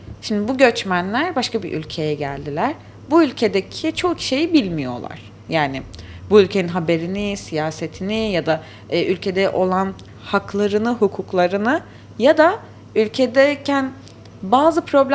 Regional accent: Syria; bir Suriyeli olarak, bir Suriyeli genç olarak

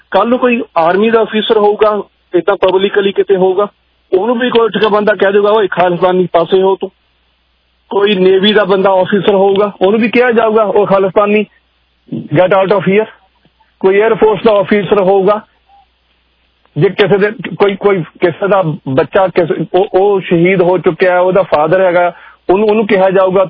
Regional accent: Mathura, Uttar Pradesh, India; ਮੈਂ ਖੁਦ ਮਥੁਰਾ ਦਾ ਜੰਮਪਲ ਹੈਗਾ, ਕ੍ਰਿਸ਼ਨ ਜੀ ਮਹਾਰਾਜ ਦਾ ਜਨਮ ਪਲੇਸ ਹੈਗਾ, ਮੇਰਾ ਬਚਪਨ ਉੱਥੇ ਬੀਤਿਆ, ਮਥੁਰਾ, ਵਰਿੰਦਾਵਨ, ਆਗਰਾ, ਅਲੀਗੜ੍ਹ, ਮੈਂ ਉਸ ਏਰੀਏ ਚ ਰਹਿ ਕੇ ਆਇਆ ਹੈਗਾ।

